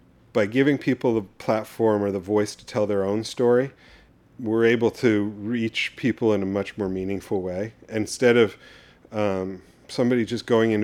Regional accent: California, United States; And we grew up in the Bay Area where the water's cold and not like super inviting.

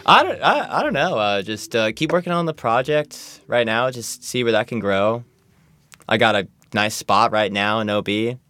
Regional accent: San Diego, California, United States; I'm from San Diego. I grew up in San Carlos, just right off the 8 over by SCSU, right around here.

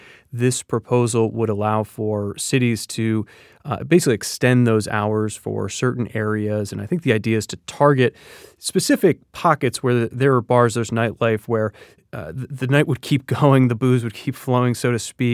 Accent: Connecticut, United States; I grew up in Connecticut, so pretty close to New York City.

